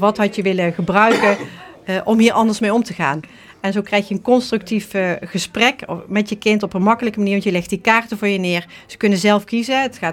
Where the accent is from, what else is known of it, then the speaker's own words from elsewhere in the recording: Eindhoven, North Brabant, Netherlands; Ik ben opgegroeid in Brabant, in Eindhoven. Heel leuk. En daarna ben ik naar Utrecht vertrokken om te studeren.